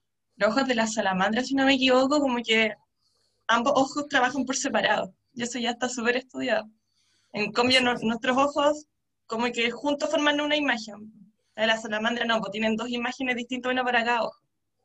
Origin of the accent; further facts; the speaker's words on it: Chiloé, Los Lagos, Chile; also born or lived in Punta Arenas; now in Valparaíso, Chile; Sí, soy del sur. Como que nací en Punta Arenas, después me fui a Chiloé a vivir, por razones de la vida, pero sí, bien sureña.